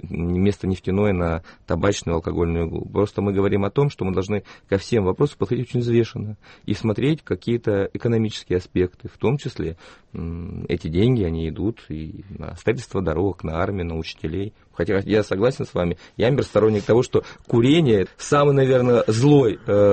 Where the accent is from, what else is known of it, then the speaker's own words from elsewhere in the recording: Vladivostok, Primorsky Krai, Russia; born there; В связи с тем, что я родился во Владивостоке